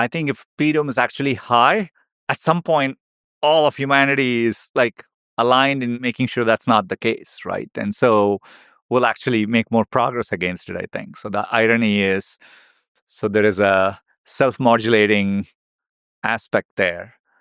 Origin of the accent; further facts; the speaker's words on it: Chennai, Tamil Nadu, India; You know, I grew up in Chennai. It's in south of India. It's a beautiful, bustling city.